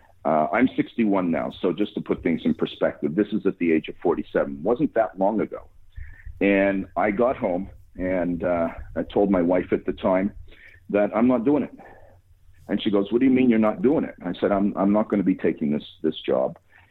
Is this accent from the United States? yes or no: no; Montreal, Quebec, Canada; I'm from Montreal and live here.